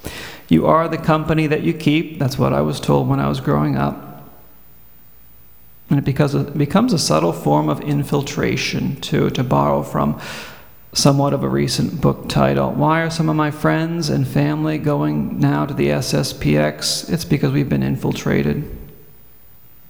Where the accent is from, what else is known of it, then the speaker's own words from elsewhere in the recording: Massachusetts, United States; Ted Kennedy, the now deceased senator from my home state